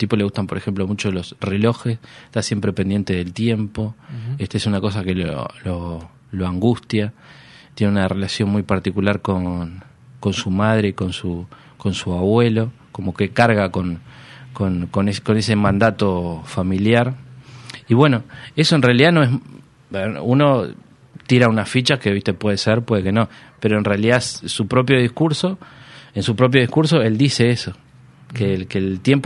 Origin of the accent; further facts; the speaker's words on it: Uruguay; yo creo que soy un uruguayo tipo mirar Código País